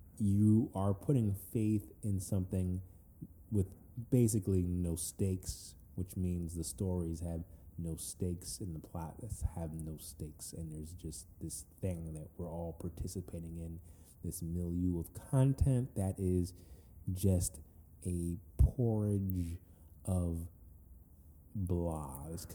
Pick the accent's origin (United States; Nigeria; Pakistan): Nigeria; nigga, I'm Nigerian.